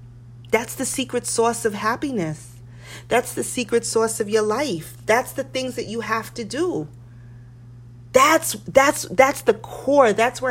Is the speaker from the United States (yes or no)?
yes; New York City, New York, United States; I grew up near Washington Square Park, right on Bleecker Street.